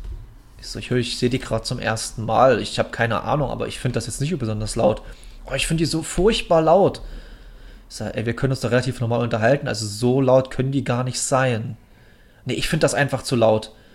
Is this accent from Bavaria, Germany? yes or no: yes; Munich, Bavaria, Germany; Ich war ja in meinem Urlaub in München unten, in meiner alten Heimat